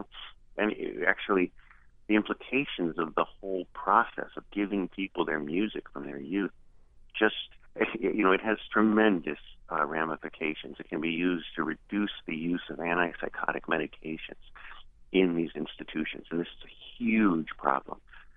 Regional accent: Cincinnati, Ohio, United States; How could I not speak to you? You're Cincinnati. You're my hometown.

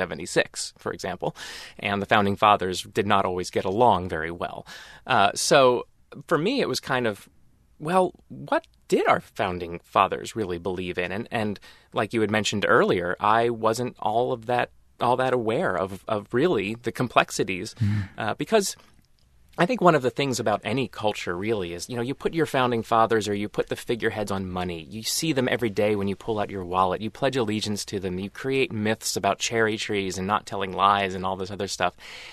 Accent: Pennsylvania, United States; now in Los Angeles, United States; I'm from this small little village, in Pennsylvania, and I grew up in a log cabin that was built in the middle of the 18th century, and my neighbors were Amish.

